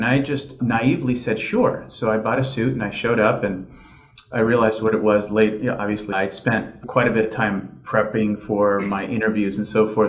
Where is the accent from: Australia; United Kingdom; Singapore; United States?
United States; Miami, Florida; I was born in Miami, Florida, to a career, a State Department civil servant diplomat, my father, and to a native of Havana, Cuba. So I'm a Cuban and an American, and I grew up in Miami.